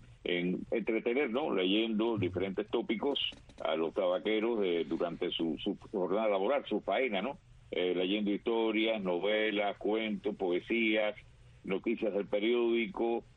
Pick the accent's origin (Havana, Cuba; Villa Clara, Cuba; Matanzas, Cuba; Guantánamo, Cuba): Villa Clara, Cuba; Remedios; de mi pueblo de Remedios, de un servidor que soy de 10 Remedios y no tengo abuela